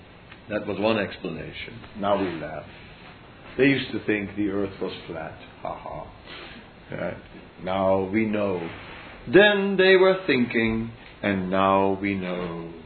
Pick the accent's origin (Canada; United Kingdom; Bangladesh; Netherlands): Netherlands; English is a second language; For example, I am from Holland, so the question, a Dutch question would be, can you eat tulips?